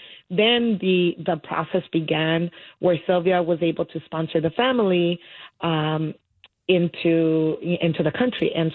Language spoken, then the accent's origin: English; Los Angeles, California, United States; everybody around us in downtown LA, we grew up in the Pico Union area, had a similar story than we did.